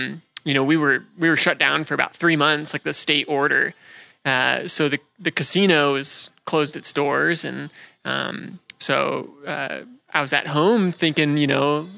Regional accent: Columbus, Ohio, United States; now in Utah, United States; I'm an Ohio boy.

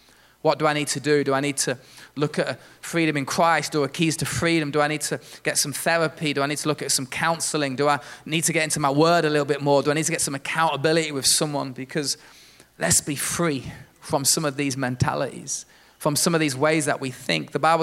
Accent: Leicester, East Midlands, United Kingdom; when I was a little kid growing up in Leicester

